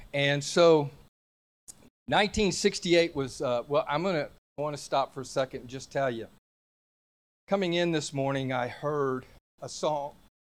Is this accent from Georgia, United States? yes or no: yes; Atlanta, Georgia, United States; I grew up here in Atlanta. I'm going to give my age away. I was born in 1957. On a farm on Briarcliff Road, 5 acres.